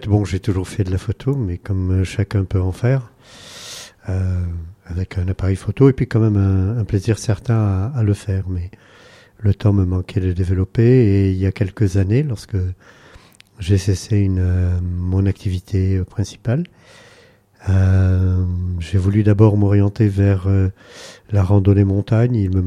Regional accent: Provence-Alpes-Côte d'Azur, France; Je viens de Provence, donc là, le chemin n'est pas très long pour venir ici.

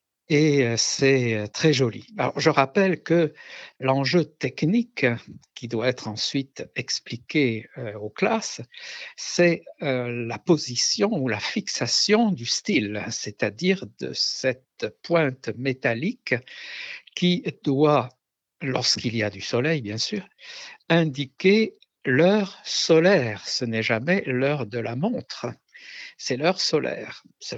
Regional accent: Château-Thierry, Hauts-de-France, France; born there; je suis né tout près de Château-Thierry, sur les bords de la Marne

